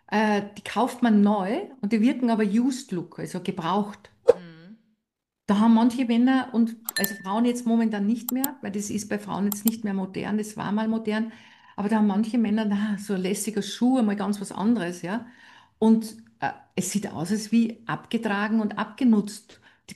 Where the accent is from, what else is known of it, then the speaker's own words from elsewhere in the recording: Salzburg, Austria; Ich bin ja aus Salzburg